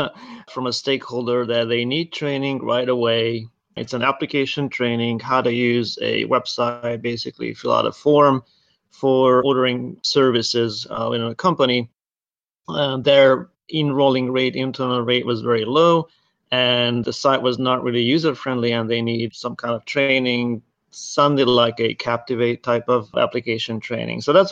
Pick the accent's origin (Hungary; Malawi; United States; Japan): Hungary; So originally, I'm from Hungary. I grew up there